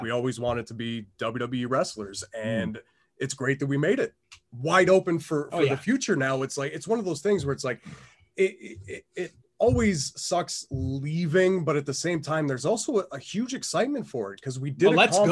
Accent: Canada; Even though I'm Canadian, like it's not based on that bias.

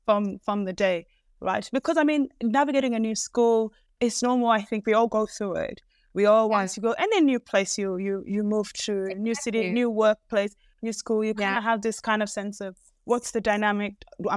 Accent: Melbourne, Victoria, Australia; also born or lived in Canberra; because I used to live in Canberra, but my family was in Melbourne. But I grew up in Melbourne.

